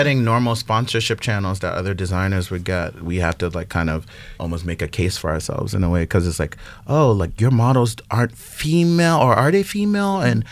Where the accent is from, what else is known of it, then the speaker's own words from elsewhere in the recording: Queens, New York, United States; Yes, born and raised in Lefrak City.